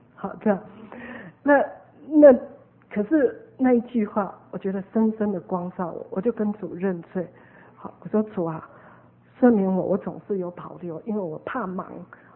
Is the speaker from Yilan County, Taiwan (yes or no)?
no; Taipei, Taiwan; also born or lived in Hsinchu; 我在台北长大的，在家中除了跟父母讲台语以外，连跟兄弟姐妹很多都是讲国语的。那26岁就去新竹了，更是什么都是讲国语的